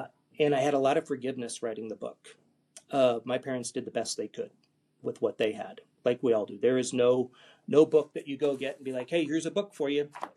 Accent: California, United States; I grew up very poor in the Salton Sea, 50 miles south of Palm Springs. It's the armpit of the world.

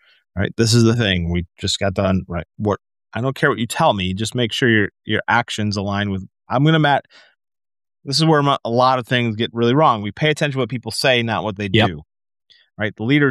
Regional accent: Wisconsin, United States; Yeah, well, we're from Wisconsin, so that's not a bad example

